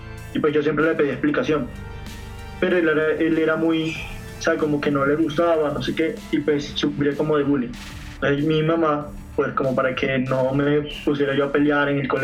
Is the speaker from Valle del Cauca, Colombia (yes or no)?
no; Cesar, Colombia; born there; yo nací en Cosi Cesar el 15 de junio del 2000. Yo apenas voy para 20 añitos.